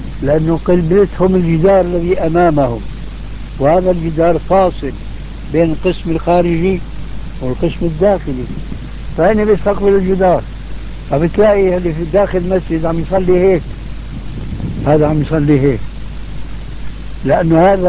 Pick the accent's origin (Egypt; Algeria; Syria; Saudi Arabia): Syria; moved away